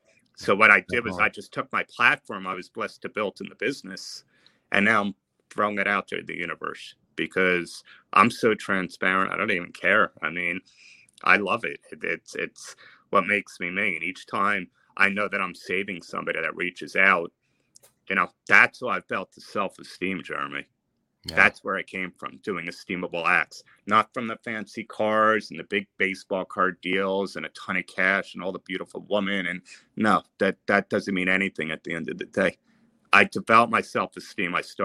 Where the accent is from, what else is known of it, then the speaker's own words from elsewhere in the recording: New Jersey, United States; I'm from New Jersey, so being from New York